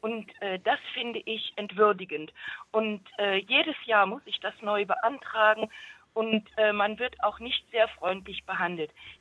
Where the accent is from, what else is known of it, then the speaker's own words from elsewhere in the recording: Lower Saxony, Germany; born there; now in Düsseldorf, Germany; und ich wohne jetzt seit 2001 wieder hier und also geboren bin ich eigentlich in Niedersachsen, aber in Düsseldorf